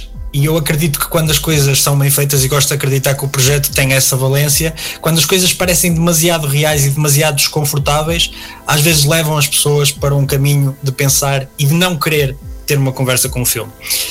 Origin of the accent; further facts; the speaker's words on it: Portugal; preocupa-me também enquanto português este crescimento insidioso de certas ideologias